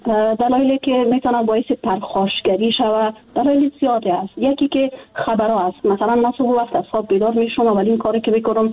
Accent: Afghanistan; جدا از اینکه وطنم است، خانواده‌ام اونجا است، دوستایم هستن، من در افغانستان

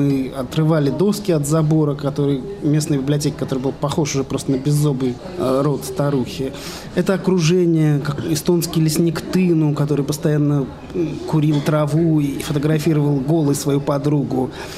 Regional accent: Saint Petersburg, Russia; moved away as an adult; now in Tartu, Estonia; когда я приехал тоже из Питера, а это было в 86-м году, в Тарту

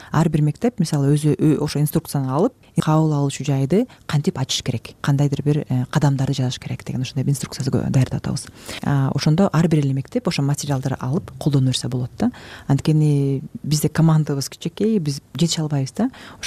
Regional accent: Talas Region, Kyrgyzstan; also born or lived in Bishkek / Zurich; мен мындай Бишкекте жүрүп, анан Цюрихте жашап, бүгүн Таласка барам, өзүм Таластан болом.

